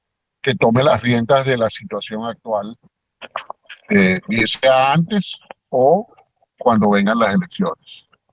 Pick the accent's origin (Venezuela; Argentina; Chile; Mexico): Venezuela; born there; Yo como venezolano de nacimiento